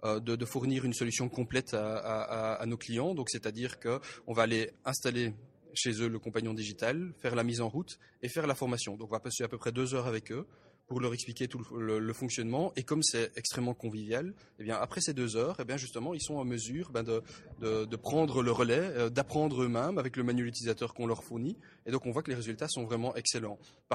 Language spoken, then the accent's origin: French; Belgium; C'est vrai que moi, en tant que Belge, c'est vrai que je n'avais pas connaissance de cet organisme.